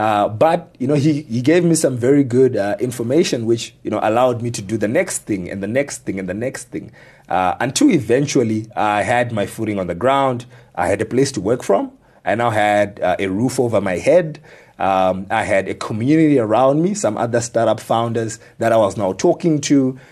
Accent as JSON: {"language": "English", "town": "Mutare", "region": "Manicaland", "country": "Zimbabwe", "tie": "born or raised there", "lives_now": "Harare, Zimbabwe", "said": "I think about some of the very first days when I moved to Harare for the first time, because I grew up in Mutare."}